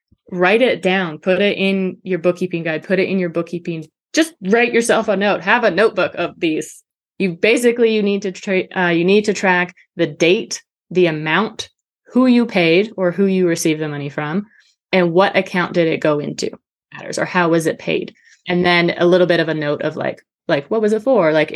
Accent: Canada; now in Georgia, United States; sorry, I'm Canadian, so there's my, but I live in Georgia now.

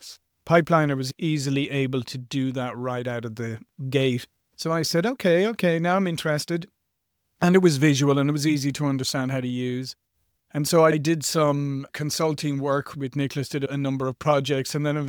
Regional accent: Ireland; moved away as an adult; now in United States; I'm originally Irish, as you can maybe tell, and I came to the US during the dot-com era.

